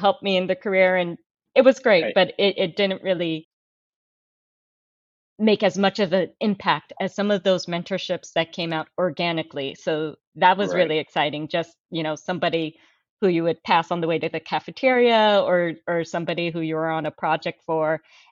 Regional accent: Virginia, United States; knowing that I was moving back to the DC area, I grew up in Northern Virginia and everything

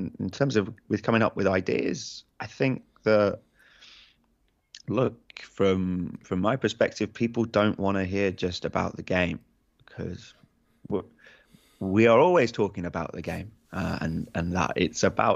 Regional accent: England, United Kingdom; people were coming up to me being like, where are you from? I was like, England.

